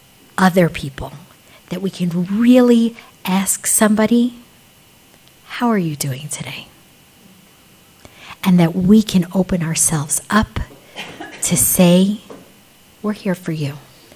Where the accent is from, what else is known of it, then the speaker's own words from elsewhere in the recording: Dayton, Ohio, United States; We lived, you know, as a young child, I grew up in Dayton, Ohio. So if there was a Jew that came into town, we had a rule in our house